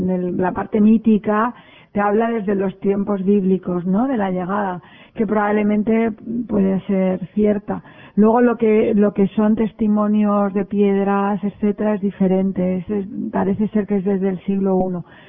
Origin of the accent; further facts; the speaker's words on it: Morocco; Yo vengo del norte de Marruecos.